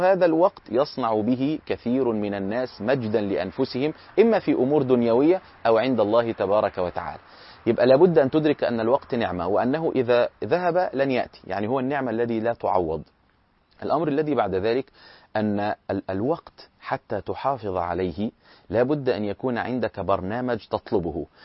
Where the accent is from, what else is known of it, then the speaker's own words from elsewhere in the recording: Egypt; كان عندنا في مصر هذا، إن إحنا أغلب المساجد تصلي به كل يوم بجزء.